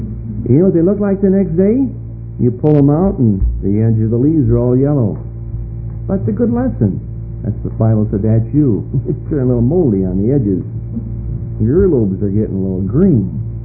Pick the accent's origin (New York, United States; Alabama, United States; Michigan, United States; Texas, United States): Michigan, United States; Battle Creek; I was born and raised in Battle Creek, Michigan. That's where they make Kellogg's.